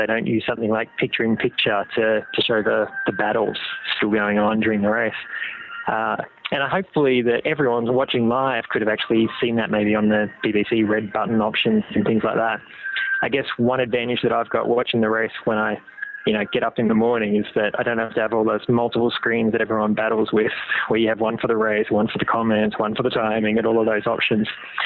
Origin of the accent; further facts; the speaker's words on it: Australia; I'm not biased at all, being an Aussie.